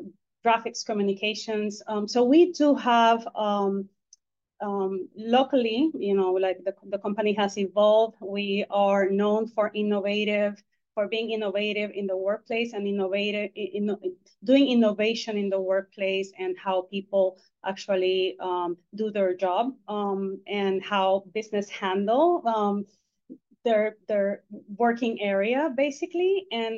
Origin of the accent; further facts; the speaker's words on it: Puerto Rico; because I am originally from Puerto Rico